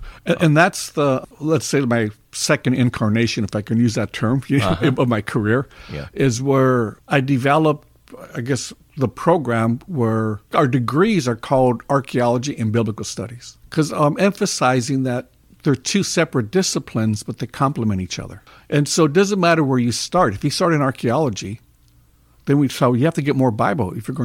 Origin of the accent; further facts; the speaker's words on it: Los Angeles, California, United States; I went to university, local Cal State Los Angeles. I grew up in East LA, and that was the nearest university.